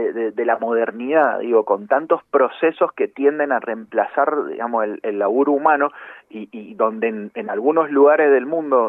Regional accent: Mendoza, Argentina; lo que somos los mendocinos del Oasis Norte.

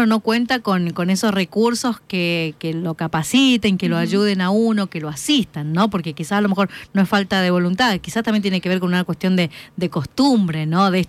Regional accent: Mendoza, Argentina; atendemos como mendocinos a las necesidades que tienen nuestros adultos mayores

